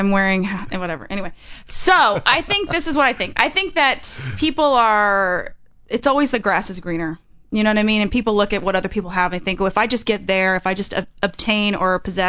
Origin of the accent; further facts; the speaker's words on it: Texas, United States; I'm from Texas, and the white trash is like they invented it.